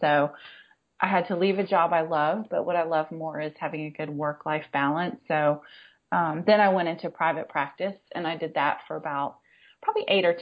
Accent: Washington, District of Columbia, United States; I grew up in Washington, D.C., and I graduated from high school in 1988.

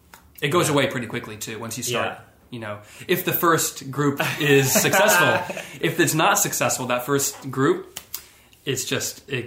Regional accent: Las Vegas, Nevada, United States; You know, I grew up in Vegas where you don't really have these classically magnificent theaters.

